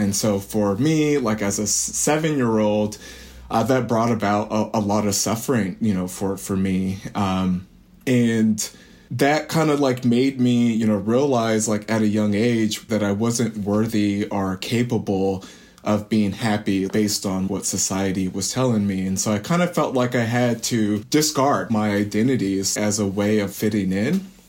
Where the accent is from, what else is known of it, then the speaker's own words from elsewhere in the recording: Galesburg, Illinois, United States; I'm from Galesburg, Illinois, which is a small rural town, and it was a pretty predominantly white and conservative community, and I personally grew up in a Christian and Seventh-day Adventist family.